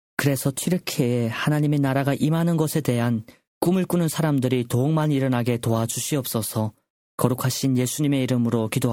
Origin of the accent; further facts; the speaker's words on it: North Korea; now in South Korea; 저도 사실 지금 외국인은 아니지만 태어나고 자라난 땅이 아닌 남조선에 와서 지내다 보니까